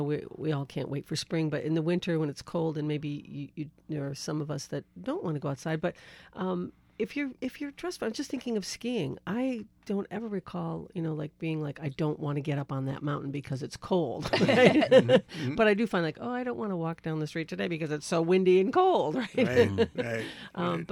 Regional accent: Connecticut, United States; I grew up in Connecticut, not near the beach, and I played in the woods as a kid.

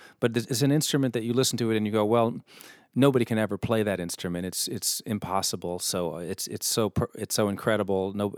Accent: New York City, New York, United States; I grew up in New York City on 100th Street in West End, and my grandparents had lived in Queens

